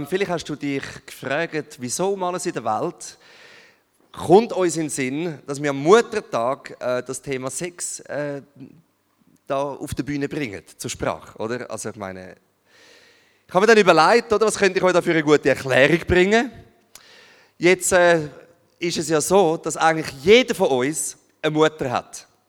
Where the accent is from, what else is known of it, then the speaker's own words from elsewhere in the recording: Zurich, Switzerland; weil ich bin ja ursprünglich Zürcher